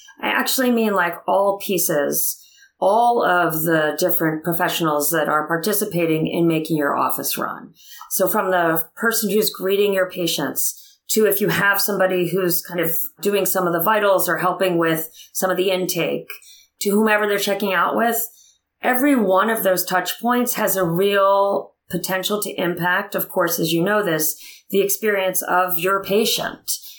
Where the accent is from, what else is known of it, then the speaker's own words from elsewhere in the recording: New England, United States; I'm from New England. Do your job, Bill Belichick quote.